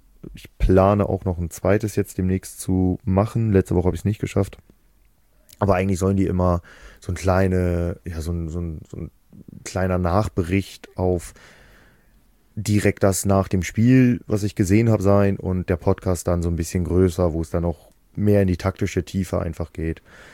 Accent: Cuxhaven, Lower Saxony, Germany; ein guter alter Freund aus meiner Heimat, aus Cuxhaven

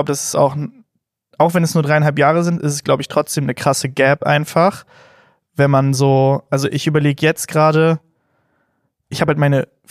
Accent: North Rhine-Westphalia, Germany; Ich komme aus NRW.

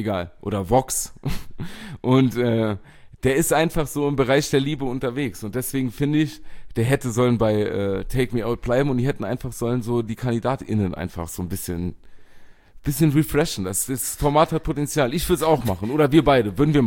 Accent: Pachten, Saarland, Germany; Und sind dann hupend durch Pachten mein Heimatort.

